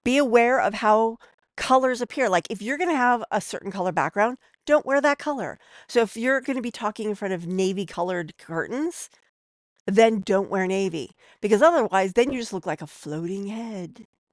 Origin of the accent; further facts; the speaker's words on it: San Francisco, California, United States; KFRC. That was the radio station that I grew up with in San Francisco.